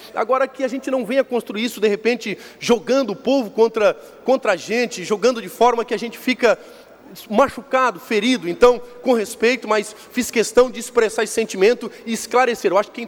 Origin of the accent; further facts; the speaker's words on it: Laguna, Santa Catarina, Brazil; Eu vim de Laguna, uma cidade que há quase 7 décadas não tinha uma voz, não tinha um deputado, uma cidade que tem IDH, todos os números são abaixo